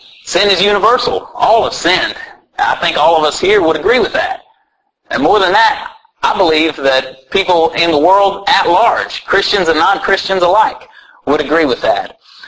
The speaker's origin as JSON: {"language": "English", "region": "Indiana", "country": "United States", "tie": "born or raised there", "said": "Back in my home state, the state of Indiana, basketball is a big thing"}